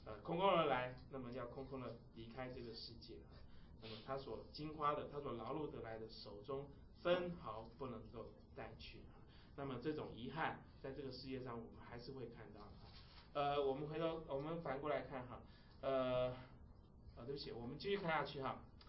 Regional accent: China; 我们中国人最追求就是福禄寿，对不对？最希望就是有儿子。

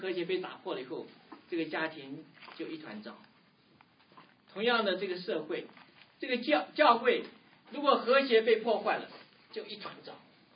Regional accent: China; 我们中国人

